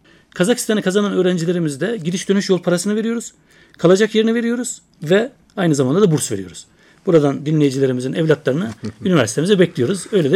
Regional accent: Samsun, Turkey; Ben Samsunluyum.

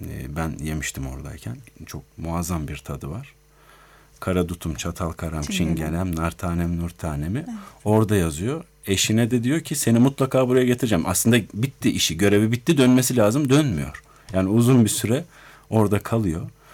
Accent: Ankara, Turkey; tekrar Ankara'ya doğup büyüdüğüm yere döndüm.

